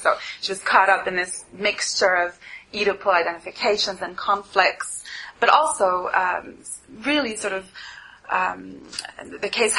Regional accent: Montreal, Quebec, Canada; I'm from Montreal originally, but I'm now over here working at the BFI

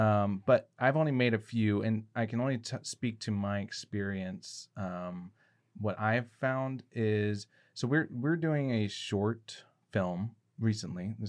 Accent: Reading, Pennsylvania, United States; born there; I was born in Reading and I lived there for

